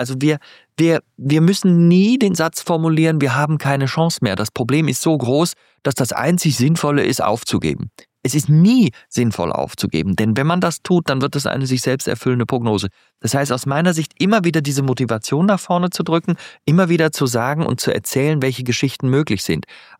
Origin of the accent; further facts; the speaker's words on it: Bonn, North Rhine-Westphalia, Germany; ich bin in Bonn aufgewachsen. Das war also sehr nah am Rhein dran.